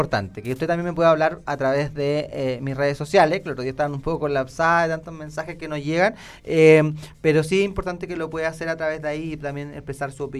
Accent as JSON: {"language": "Spanish", "town": "Ñiquén", "region": "Ñuble", "country": "Chile", "said": "me puede buscar en Facebook como … porque soy de Iñiquén."}